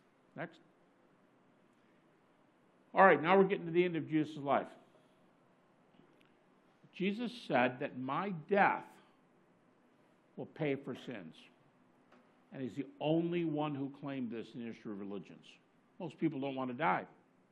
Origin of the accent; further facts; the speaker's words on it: Detroit, Michigan, United States; my wife is from Detroit, I'm from Detroit.